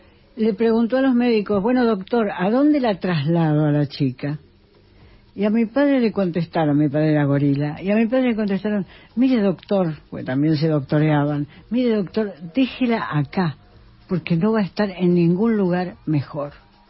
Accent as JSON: {"language": "Spanish", "country": "Argentina", "said": "un historiador de la cultura, como soy yo, para un argentino."}